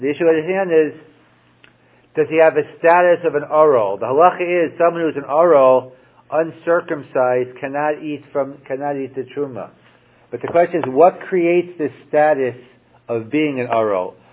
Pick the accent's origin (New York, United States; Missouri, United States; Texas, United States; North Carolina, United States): New York, United States; Bensonhurst; Well, I'm from Bensonhurst, so, you know, it resonates with me. I was brought up along with Italian, so it's fine.